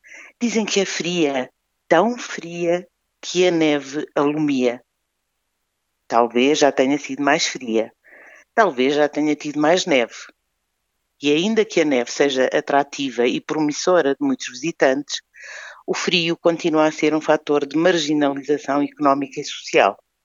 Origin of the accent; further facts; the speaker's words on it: Guarda, Portugal; E assim começo hoje esta minha reflexão por ocasião do aniversário da minha cidade.